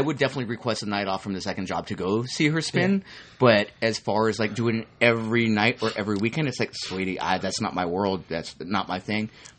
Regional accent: California, United States; we're from Orange County. We wouldn't date somebody from L.A.

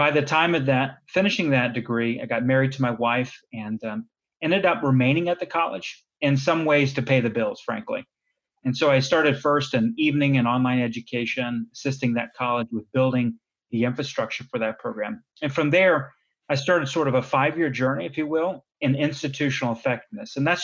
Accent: Jacksonville, Florida, United States; So I grew up in North Florida, just around the Jacksonville, Florida area

